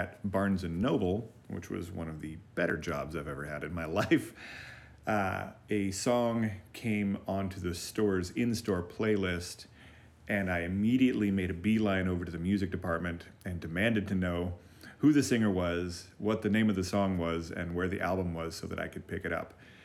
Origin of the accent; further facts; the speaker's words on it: Seattle, Washington, United States; Growing up near Seattle, my family would invariably do a road trip down to Southern California, where my folks were from